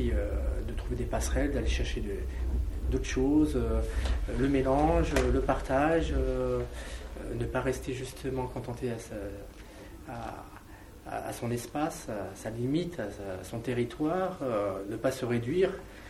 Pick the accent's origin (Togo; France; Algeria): Algeria; Algiers, Algiers Province; born there; moi je suis né à Alger